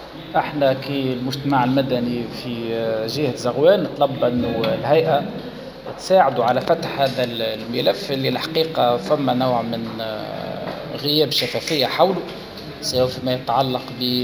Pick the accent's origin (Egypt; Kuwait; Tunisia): Tunisia; أنا كمواطن تونسي